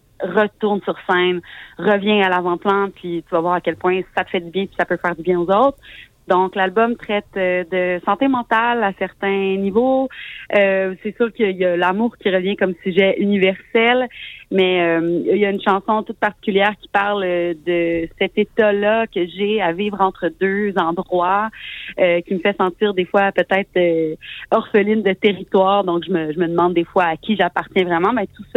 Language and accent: French; Rimouski, Quebec, Canada; now in Îles de la Madeleine, Canada; C'est-à-dire que j'ai grandi à Rimouski et puis je passe mes étés aux îles de la Madeleine avant de m'y ancrer pour de bon.